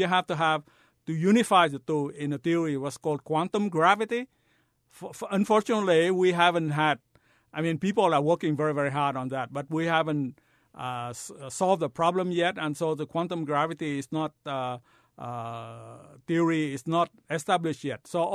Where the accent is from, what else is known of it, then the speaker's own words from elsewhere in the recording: Vietnam; I went to French school when I was growing up in Vietnam.